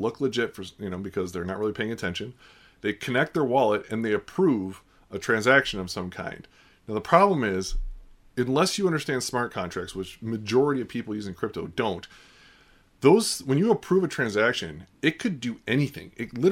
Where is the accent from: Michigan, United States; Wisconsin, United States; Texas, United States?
Michigan, United States; I grew up outside Detroit where everyone worked in one of the automotive plants in one way or another.